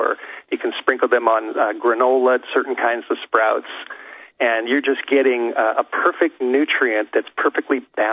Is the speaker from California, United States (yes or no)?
yes; Los Angeles, California, United States; now in Idaho, United States; I grew up in the Hollywood Hills in Southern California. Now I'm living in North Idaho, way up in the mountains. I got out of L.A.